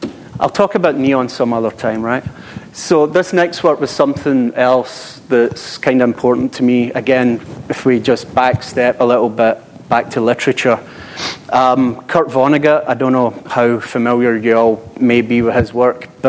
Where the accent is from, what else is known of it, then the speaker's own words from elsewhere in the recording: Glasgow, Scotland, United Kingdom; now in New York, United States; kind of stunned coming from Glasgow, which I don't want to be down on where I'm from, but I thought I was moving from Glasgow to New York, bright lights, big city.